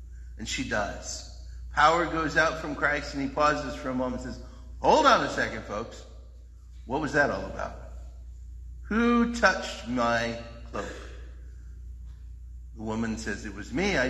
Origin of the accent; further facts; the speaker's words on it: West Virginia, United States; Where I grew up in West Virginia, when somebody died, it almost immediately meant that you needed to make a casserole.